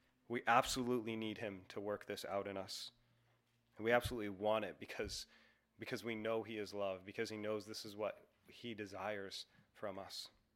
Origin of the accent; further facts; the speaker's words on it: Massachusetts, United States; maybe this is because I came from Massachusetts, but I've heard people say over and over again, I hate people, I'm so done with people.